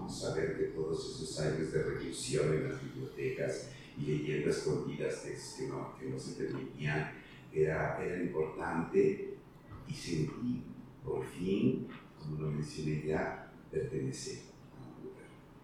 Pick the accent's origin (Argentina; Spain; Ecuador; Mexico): Mexico; Oaxaca; el joto de mi ciudad natal, Oaxaca